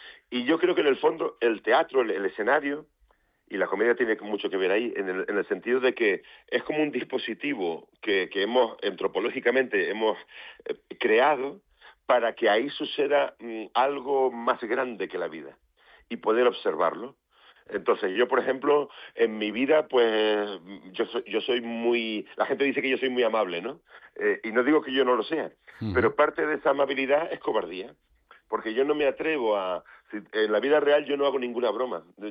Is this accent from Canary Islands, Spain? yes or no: yes; Canary Islands, Spain; cuando yo tenía 14 años, empieza a … mi pueblo, en el sur de Tenerife.